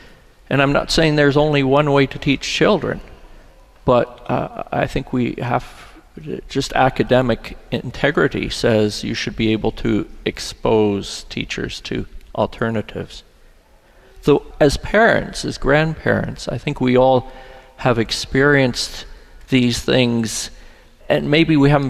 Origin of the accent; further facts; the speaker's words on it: Canada; I grew up in Canada